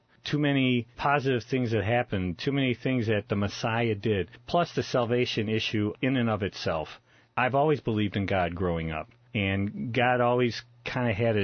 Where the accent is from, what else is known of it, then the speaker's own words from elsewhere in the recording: Detroit, Michigan, United States; we left the group and moved back to my hometown, Detroit area.